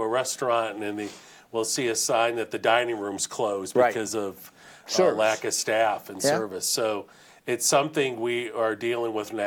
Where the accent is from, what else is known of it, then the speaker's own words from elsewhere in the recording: Springfield, Massachusetts, United States; growing up in Springfield in such an urban city